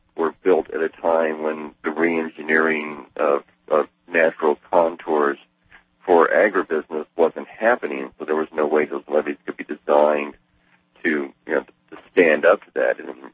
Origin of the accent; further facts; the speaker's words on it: Montana, United States; And we're from Montana originally, and Montana has been in a 10-year drought cycle.